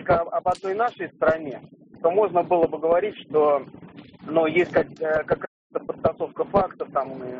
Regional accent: Moscow, Russia; я из Москвы.

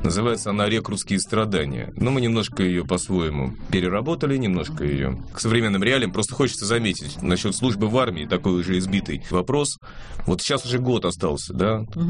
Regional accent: Moscow, Russia; Да-да, я-то москвич

